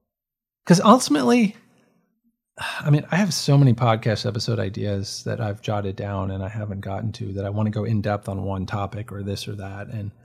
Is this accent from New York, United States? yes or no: yes; New York, United States; leaving New York was a big part of my identity shift, because I think in a lot of ways I am a New Yorker, but in a lot of other ways I'm not.